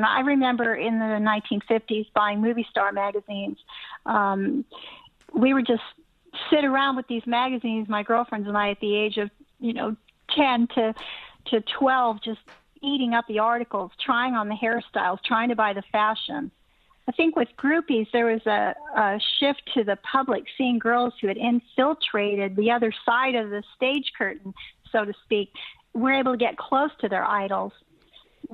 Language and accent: English; Venice Beach, California, United States; also born or lived in Culver City, United States; So I was born in Culver City, but raised in Venice Beach.